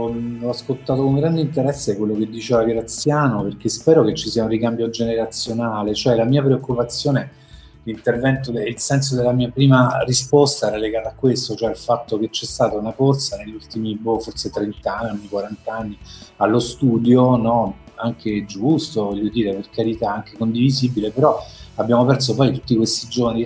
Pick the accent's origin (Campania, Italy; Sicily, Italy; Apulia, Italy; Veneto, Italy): Apulia, Italy; Foggia; moved away as an adult; però io sono cresciuto nella città della Puglia, un po' sfigata, un po' come tutte le città del sud. Io sono cresciuto a Foggia fino ai 18 anni